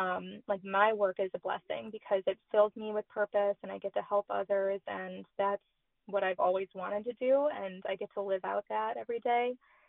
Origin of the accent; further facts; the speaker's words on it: Warren, Michigan, United States; And so now I'm out here in Armada and Shelby Township, Sterling Heights, St. Clair Shores, and my hometown in Warren.